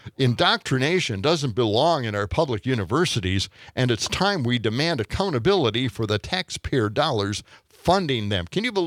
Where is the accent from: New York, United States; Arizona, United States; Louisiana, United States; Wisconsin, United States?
Wisconsin, United States; Middleton; And this is the interesting thing about it. This happened in Middleton, my hometown